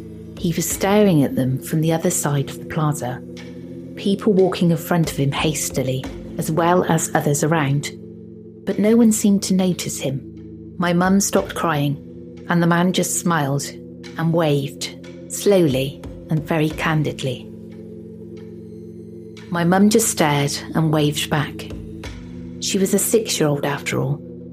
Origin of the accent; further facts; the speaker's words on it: Colombia; I'm a 29-year-old Colombian female, being born and raised in Colombia.